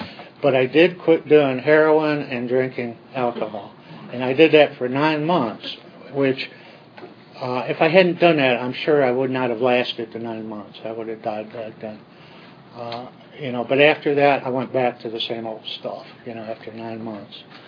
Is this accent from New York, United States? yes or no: no; Cleveland, Ohio, United States; I was born in Cleveland and brought up there.